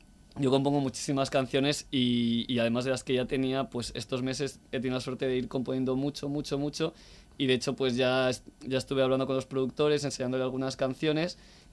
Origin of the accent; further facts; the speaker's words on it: Madrid, Community of Madrid, Spain; born there; also born or lived in Mallorca; yo nací en Madrid, pero he vivido muchos años en Mallorca, entonces, claro, mi familia vive en Mallorca